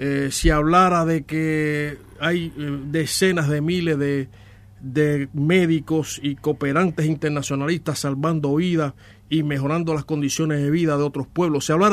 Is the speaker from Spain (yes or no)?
no; Cuba; como cubano y como cubano que soy de la revolución